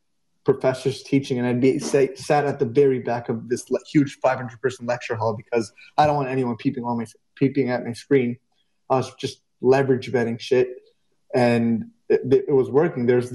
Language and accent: English; Canada; And it was a lot of money because I'm Canadian, and when you do the conversion from USD to CAD, it's quite a chunk of change for a 15-year-old.